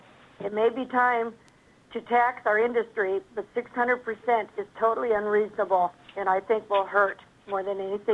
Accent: Ketchikan, Alaska, United States; I want to say I was born and raised in Ketchikan.

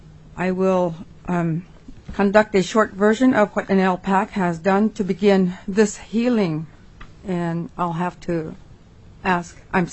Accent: Nome, Alaska, United States; I'm from Nome, Alaska, but my family's from King Island.

